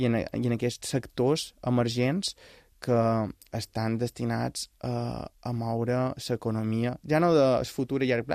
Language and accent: Catalan; Balearic Islands, Spain; com a mallorquí, me sent en part responsable d'ajudar a generar aquest tipus d'oportunitats d'allà on jo venc